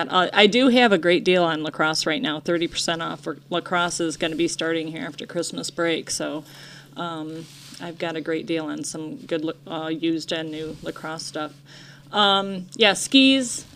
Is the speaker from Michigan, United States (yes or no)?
yes; Paw Paw, Michigan, United States; now in Grand Haven, United States; I grew up in Pawpaw, and coming from Pawpaw, which they have the Grape and Wine Festival and some activities